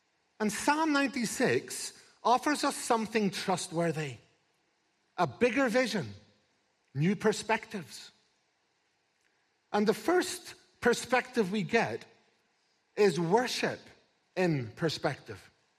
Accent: Northern Ireland, United Kingdom; I'm from Northern Ireland.

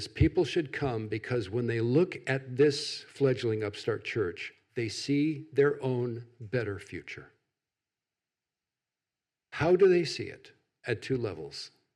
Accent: the South, United States; kind of rubs off on you just growing up in the South.

